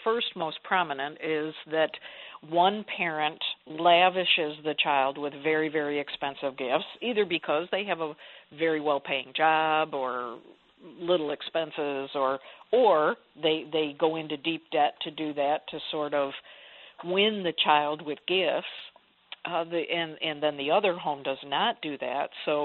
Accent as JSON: {"language": "English", "town": "Buffalo", "region": "New York", "country": "United States", "tie": "born or raised there", "said": "You know, I often tease that I grew up in Western New York"}